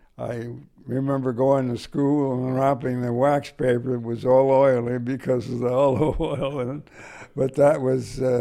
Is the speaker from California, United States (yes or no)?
yes; Oakland, California, United States; also born or lived in Crockett, California; I was born in Crockett, California, which is across the river from Vallejo. The family moved when I was at a very early age to East Oakland. My mother was a recent immigrant.